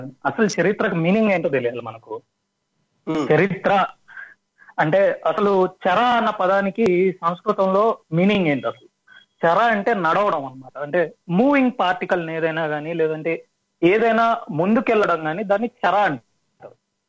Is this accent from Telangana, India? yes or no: no; Hindupur, Andhra Pradesh, India; Actually నా స్వస్థలం హిందూపూర్ అండి.